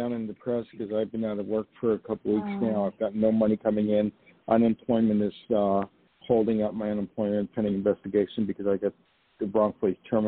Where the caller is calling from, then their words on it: New York, United States; also born or lived in Los Angeles, United States; I'm calling Los Angeles, where I used to live. No, I'm calling from New York.